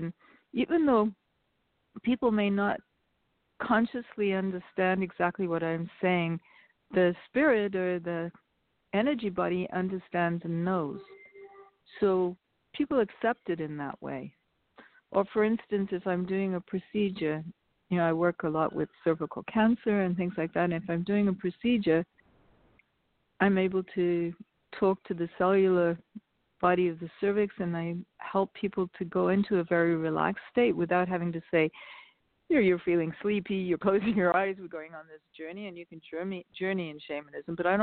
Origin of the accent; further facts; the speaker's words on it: Wales, United Kingdom; I'm actually from Wales. It's a small distinction, but it's a different country than England.